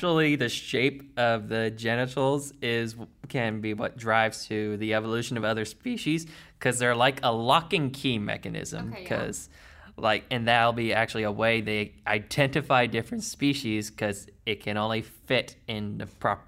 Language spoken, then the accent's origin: English; United States; I always, being American is such a weird feeling because, like, we have some of the greatest institutions for scientific research, yet our general population is very scientifically illiterate.